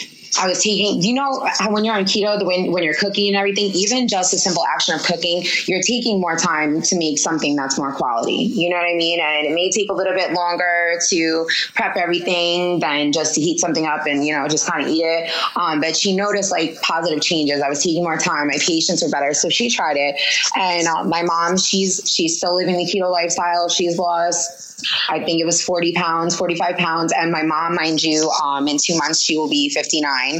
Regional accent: Long Island, New York, United States; But just like a little thing, we're Italian. We're from Long Island, Italian people.

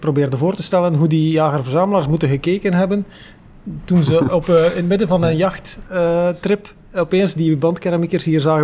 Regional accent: Bruges, West Flanders, Belgium; Maar ik ben afkomstig uit Brugge

